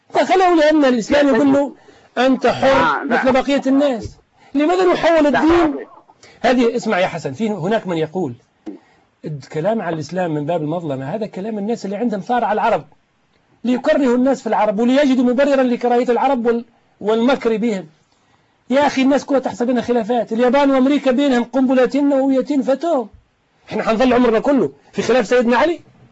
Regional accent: Tunisia; أنا تونسي، والله ما عرفت في تونس أحدا يكفر الإمام علي.

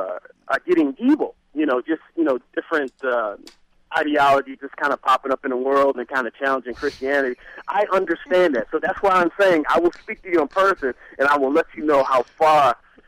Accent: Washington, District of Columbia, United States; So I'm from D.C. originally.

